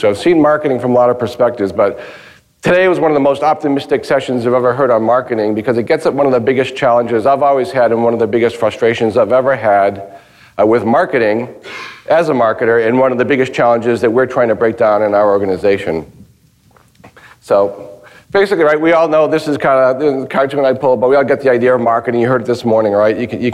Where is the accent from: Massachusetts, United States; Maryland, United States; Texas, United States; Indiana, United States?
Massachusetts, United States; Boston; We're from Boston.